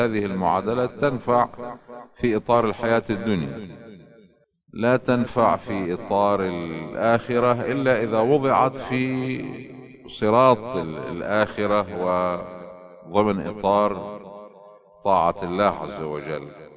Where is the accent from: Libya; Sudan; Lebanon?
Lebanon; خصوصا عندنا في لبنان